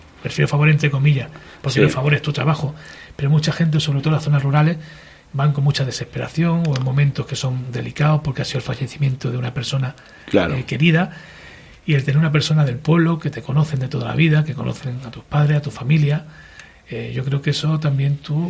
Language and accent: Spanish; Purullena, Andalusia, Spain; yo soy …, soy de Purullena